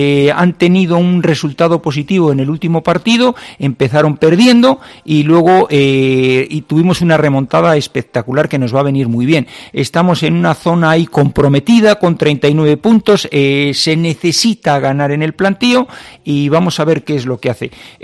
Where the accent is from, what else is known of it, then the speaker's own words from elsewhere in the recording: Castile and León, Spain; yo, como castellano